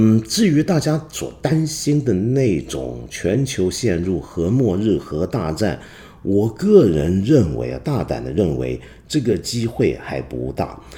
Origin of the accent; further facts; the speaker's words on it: China; 那么这个我们中国人大家都可以稍微放心